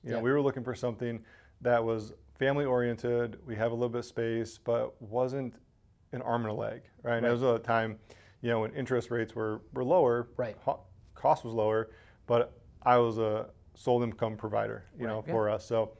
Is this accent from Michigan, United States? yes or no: yes; St. Clair Shores, Michigan, United States; now in Ann Arbor, United States; so we landed in Ann Arbor, and I grew up in St. Clair Shores.